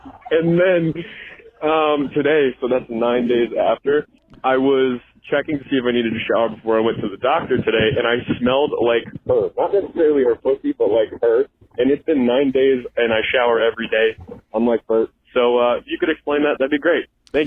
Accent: Connecticut, United States; Hi, mommies. … I'm 21. I'm from Connecticut.

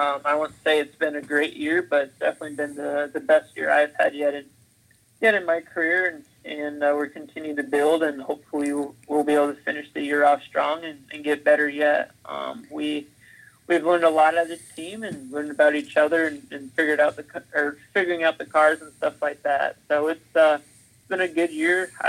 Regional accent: Cedar Rapids, Iowa, United States; We're both from Cedar Rapids, and that's where we grew up racing for the most part, was Hawkeye Downs Speedway.

